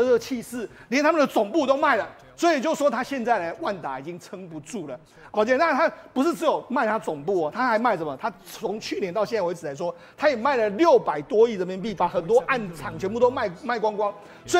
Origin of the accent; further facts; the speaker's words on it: Taiwan; 然后还有我们台湾人去香不旗下的那个趁热